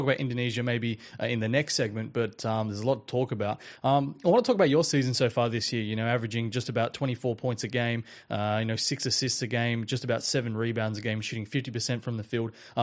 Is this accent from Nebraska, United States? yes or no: no; Sicklerville, New Jersey, United States; I don't know much about, you know, around New Jersey, but I'm from Sicklerville.